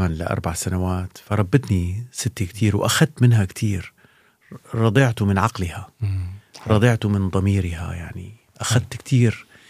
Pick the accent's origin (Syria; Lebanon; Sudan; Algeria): Syria; Damascus, Damascus Governorate; born there; ولدت أنا بدمشق بحي سوق ساروجة، والدي مدرس لغة عربية، أمي سيدة منزل، عائلة والدي يعني من الريف، عائلة أمي تسكن بالمدينة.